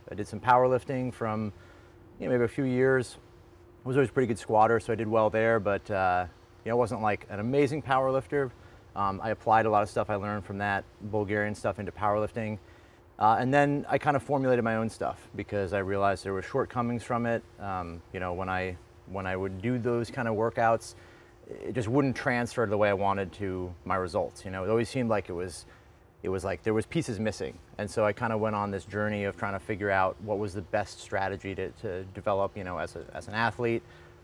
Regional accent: Bozeman, Montana, United States; I'm originally from Montana, Bozeman, Montana. In 1996, I was like 12 years old.

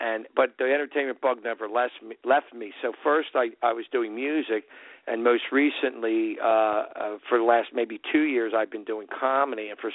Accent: Atlantic City, New Jersey, United States; I grew up in Atlantic City, like, in the late 60s and early 70s when I was real young.

